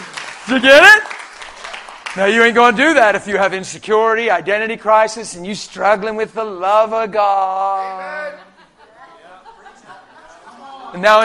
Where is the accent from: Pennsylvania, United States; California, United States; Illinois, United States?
Pennsylvania, United States; York; I'm from York, PA.